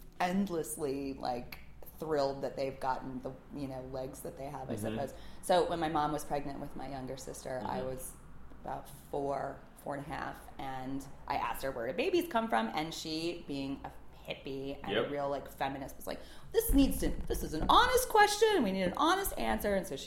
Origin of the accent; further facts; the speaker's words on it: Cleveland, Ohio, United States; I'm from Cleveland.